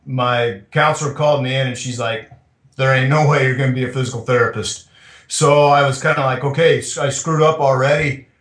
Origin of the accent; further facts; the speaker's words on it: Nebraska, United States; I grew up in Nebraska. And probably like every kid growing up in the state of Nebraska, you are pretty much brainwashed that there's nowhere else to go to school.